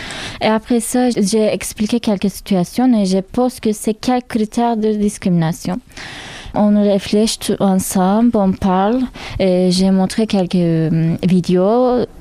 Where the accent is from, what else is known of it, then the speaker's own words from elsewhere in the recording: Turkey; French is a second language; now in France; je viens de Turquie, j'ai 26 ans.